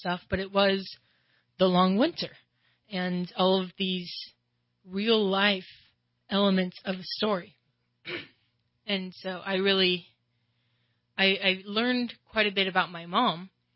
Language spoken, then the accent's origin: English; Shingletown, California, United States; also born or lived in San Diego; we moved up to Shingletown because I was born in San Diego, and we moved up to Shingletown the summer before first grade.